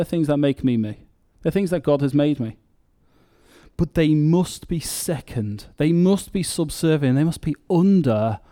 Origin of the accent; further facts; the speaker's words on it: England, United Kingdom; I'm English. I'm white. I'm male.